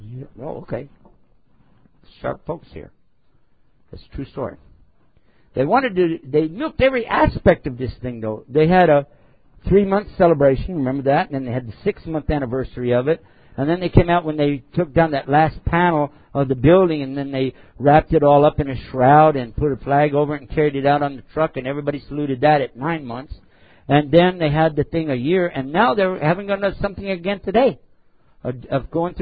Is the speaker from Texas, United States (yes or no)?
yes; Texas, United States; My Arabic will get better, and my English too. I am from Texas, so.